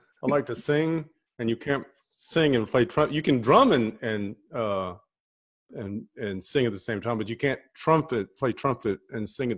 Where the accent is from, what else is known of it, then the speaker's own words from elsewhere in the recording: Winston-Salem, North Carolina, United States; Born and raised in Winston-Salem, as was I.